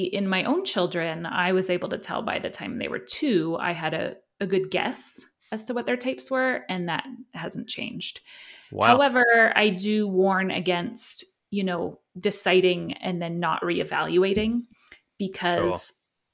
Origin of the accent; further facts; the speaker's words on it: California, United States; moved away as an adult; now in Oregon, United States; And I'm in the United States in Oregon, although I moved from California 3 years ago. So I'm really a California girl my whole life up until the last few years.